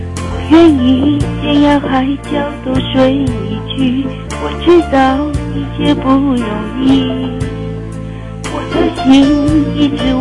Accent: Taichung, Taiwan; 我是台中的

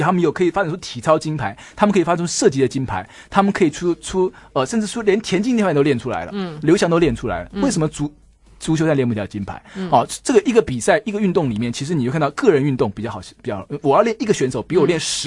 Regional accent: Taiwan; 我们台湾没有那个环境，可是我们也许可以试着去理解啊。那我们不是在那个环境下长大。

